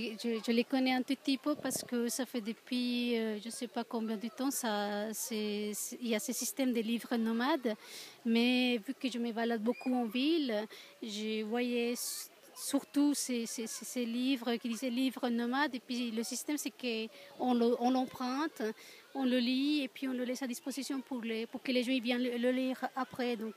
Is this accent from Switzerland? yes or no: yes; Geneva, Switzerland; en tant que Genevois